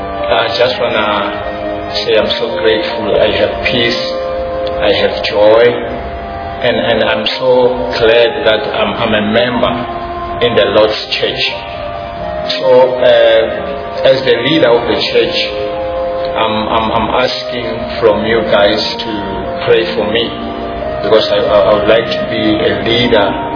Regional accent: Dwaleni, Mpumalanga, South Africa; And I'm from South Africa in Mpumalanga. The village is Dwaleni, from Dwaleni Baptist Church.

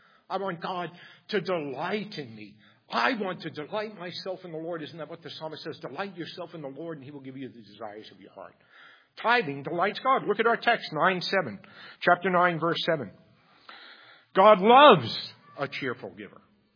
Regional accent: Bronx, New York, United States; You know, I grew up in the Bronx.

